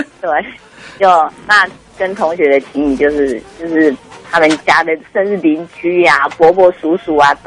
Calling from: Chiayi, Taiwan; 我是嘉义的

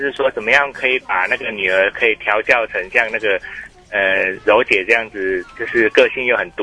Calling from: Banqiao, New Taipei, Taiwan; 台北板桥。

